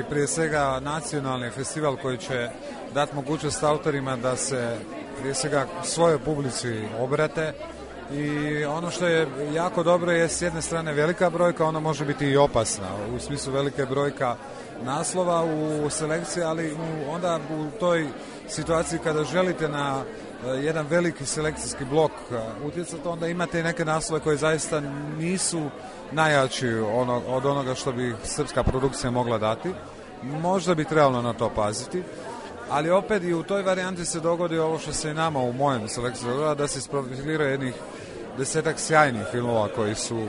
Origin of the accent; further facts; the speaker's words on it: Pula, Istria County, Croatia; Isto, ja dolazim iz Pule.